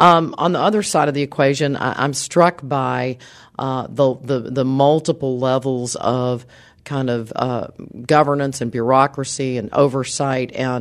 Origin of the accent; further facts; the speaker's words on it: Texas, United States; Obviously worked in my home state of Texas.